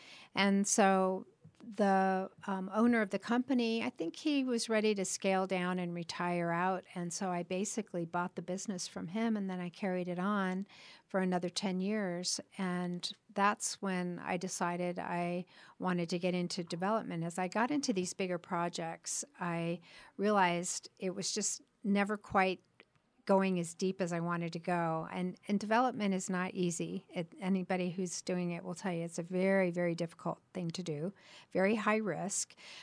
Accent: California, United States; now in Tucson, United States; Well, I actually moved here in 1985, and I'm from Southern California

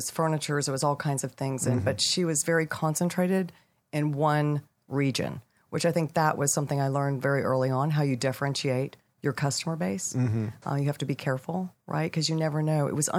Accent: Nashville, Tennessee, United States; It was very weird because we were raised in Nashville.

